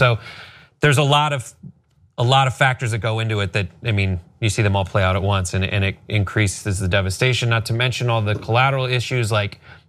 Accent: California, United States; because we're both from the Valley and we lived through the Northridge earthquake of 1994.

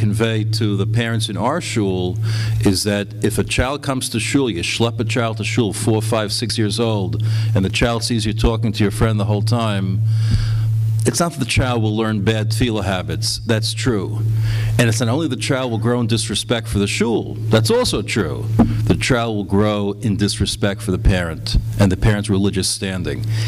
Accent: Muncie, Indiana, United States; I've never been as bothered by this question as others have, perhaps because I grew up in Muncie.

